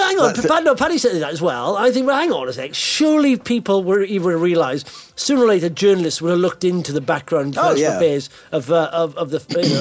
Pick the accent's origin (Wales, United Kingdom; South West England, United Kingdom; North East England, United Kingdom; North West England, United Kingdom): Wales, United Kingdom; now in England, United Kingdom; I'm from Wales. I live in England.